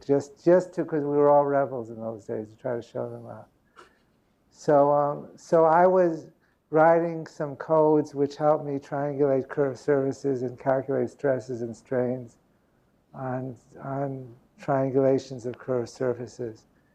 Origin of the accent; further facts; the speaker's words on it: Cincinnati, Ohio, United States; also born or lived in New York; I grew up in the United States. I'm from New York. I grew up in Cincinnati. I was a teenager in Cincinnati.